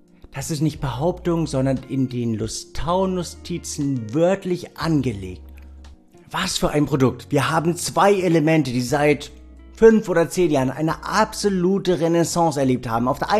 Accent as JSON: {"language": "German", "region": "Brandenburg", "country": "Germany", "tie": "born or raised there", "said": "meine Kindheit irgendwo in der Nähe von Senftenberg."}